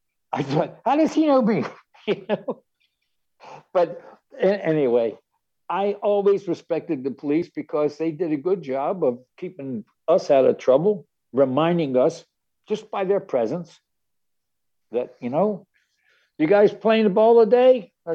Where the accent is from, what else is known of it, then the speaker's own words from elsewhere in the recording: Baltimore, Maryland, United States; Our neighborhood where I grew up was in Fells Point was nice and safe, even though it had a rough area there because of the docks.